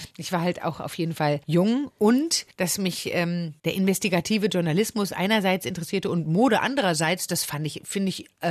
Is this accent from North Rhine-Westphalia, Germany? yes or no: yes; Düsseldorf, North Rhine-Westphalia, Germany; viele haben sich gewundert, wenn ich gesagt habe, ich komme nicht aus Berlin. Ich komme tatsächlich aus Düsseldorf, aus dem Rheinland.